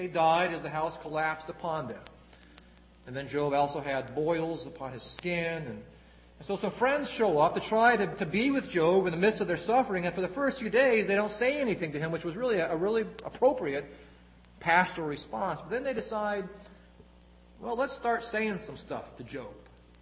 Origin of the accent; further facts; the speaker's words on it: United States; I'm a bit embarrassed, to be honest, as an American, but I'm even more embarrassed as a Christian.